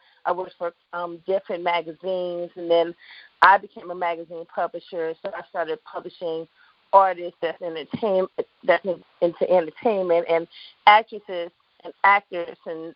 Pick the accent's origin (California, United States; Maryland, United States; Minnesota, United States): California, United States; Oakland; in Oakland, California.